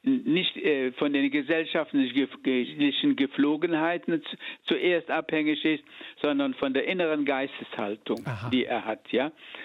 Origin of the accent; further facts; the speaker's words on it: Eifel, Germany; Ich stamme ja aus der Eifel und dort gab es kein Gymnasium.